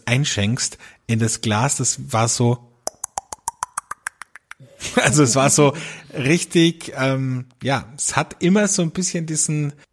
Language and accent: German; Velden, Carinthia, Austria; ich habe früher bei uns in Felden, wo ich aufgewachsen bin, immer in den Sommerferien in Hotels und Restaurants gejobbt